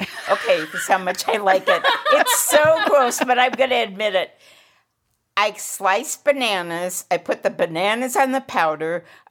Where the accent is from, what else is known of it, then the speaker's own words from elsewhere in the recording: Seattle, Washington, United States; I really like the Seattle Seahawks. I'm from Seattle, and I've been watching a lot of that.